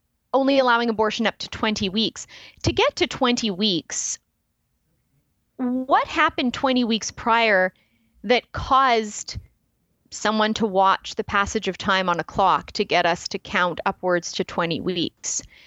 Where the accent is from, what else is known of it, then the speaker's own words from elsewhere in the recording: Canada; as a Canadian, I'd like to point out that we have the opposite of overpopulation in Canada.